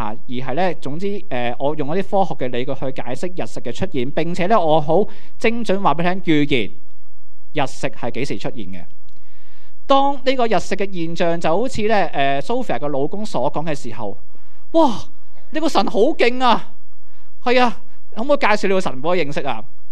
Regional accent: Hong Kong; 於是他們不行500里就去了我們香港人有時經常去的泰北清邁了。

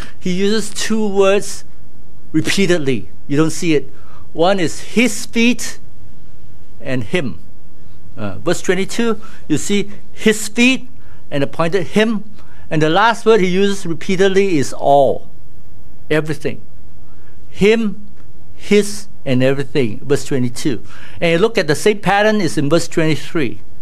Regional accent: Malaysia; For Chinese, I don't know about you, when I grew up in Malaysia in the 60s, okay, revealing my age now

